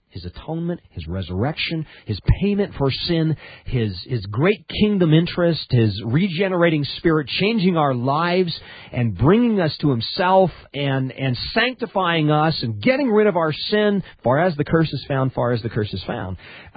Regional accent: Japan; I'm from Japan. I grew up there and spent a lot of time in Japan

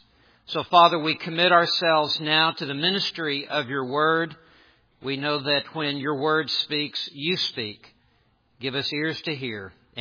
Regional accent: Memphis, Tennessee, United States; I grew up in Memphis, Tennessee, very close to Second Presbyterian Church

